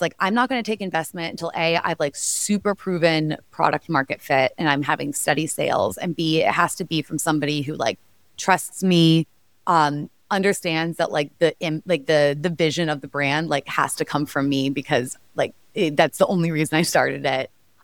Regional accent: Dallas, Texas, United States; It's like an 8-hour drive from Dallas. I'm from Dallas.

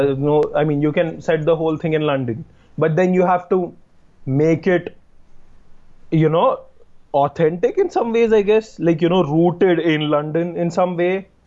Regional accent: Mumbai, Maharashtra, India; Yeah, my parents are Keralite. I've been born and brought up in Bombay.

